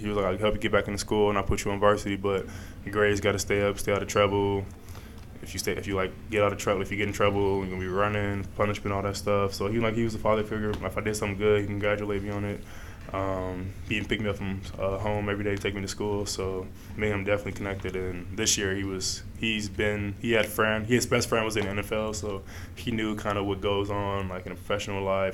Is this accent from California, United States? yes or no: yes; Long Beach, California, United States; Like me, like, I'm always talking about I'm from Long Beach, so, like, I just want to rep it.